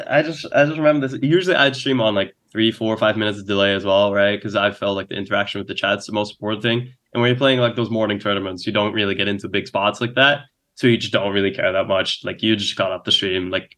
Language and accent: English; Netherlands; English is a second language; I'm a kid from Western Europe. Right? I'm from the Netherlands, which is like quite a socialist country